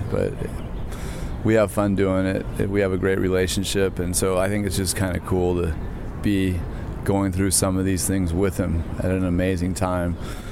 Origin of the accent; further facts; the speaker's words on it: Long Beach, California, United States; I grew up in Long Beach, south of LA a little bit.